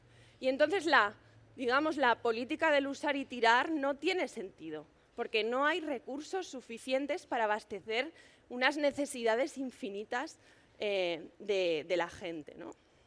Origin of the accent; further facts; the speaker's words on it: Zaragoza, Aragon, Spain; Yo, como digo, vengo de Zaragoza.